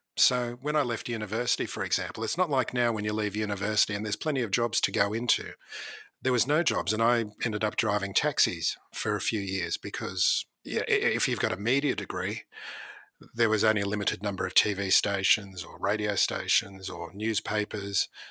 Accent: Sydney, New South Wales, Australia; I was born in Sydney and grew up in a wonderful, loving family.

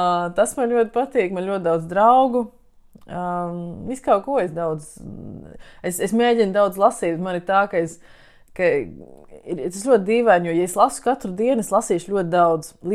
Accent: Jūrmala, Latvia; Vienmēr, esmu pat no Jūrmalas, un man vienmēr patīk būt pie

